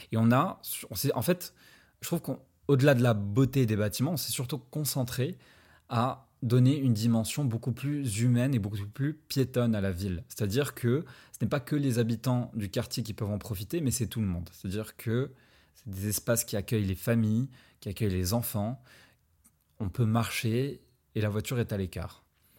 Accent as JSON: {"language": "French", "country": "Morocco", "said": "Pour ceux qui ne le savent pas, je suis marocain."}